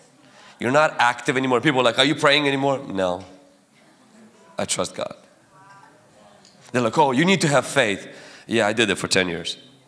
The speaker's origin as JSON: {"language": "English", "region": "Washington", "country": "United States", "said": "I'm from Washington State. And in Washington State, we have two campuses there."}